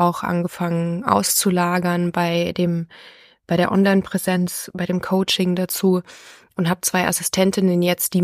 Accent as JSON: {"language": "German", "region": "Bavaria", "country": "Germany", "moved": "yes", "lives_now": "Hildesheim, Germany", "said": "lebe in Hildesheim, bin gebürtige Bayerin, komme aus der Nähe von Rosenheim"}